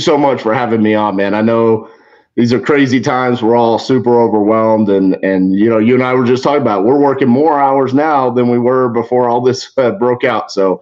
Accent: Fort Worth, Texas, United States; I'm from Fort Worth, Texas. I've lived in Fort Worth, Texas my whole life.

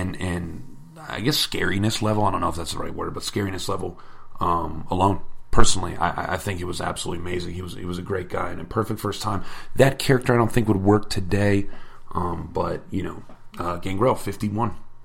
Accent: Florida, United States; I know he did live very close to where I grew up in Florida

